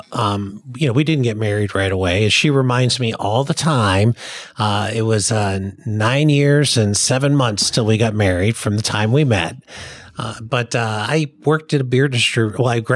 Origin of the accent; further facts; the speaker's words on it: Seven Hills, Ohio, United States; also born or lived in Providence / Bethlehem; I was born in Providence, Rhode Island.